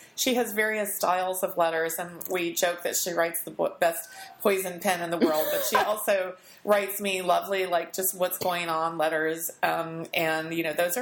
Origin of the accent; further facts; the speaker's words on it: West Virginia, United States; And I grew up in West Virginia